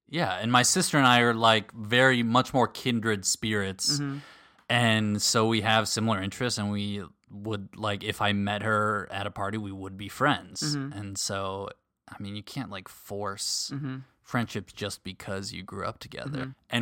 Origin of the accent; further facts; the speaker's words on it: Minneapolis, Minnesota, United States; No, I had a very idyllic childhood. We were in the suburbs of the Twin Cities, suburbs of Minneapolis.